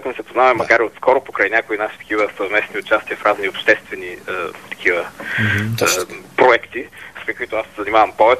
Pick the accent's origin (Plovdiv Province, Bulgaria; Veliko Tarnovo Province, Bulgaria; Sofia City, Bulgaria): Sofia City, Bulgaria; Sofia; от София съм.